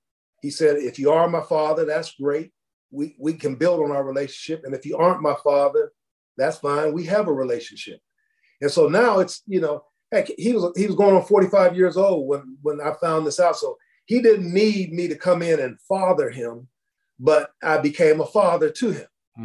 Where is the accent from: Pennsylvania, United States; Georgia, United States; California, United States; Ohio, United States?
Ohio, United States; Youngstown; for me, I definitely growing up in Youngstown, I had a hunger and a desire to want to be a good man, a good person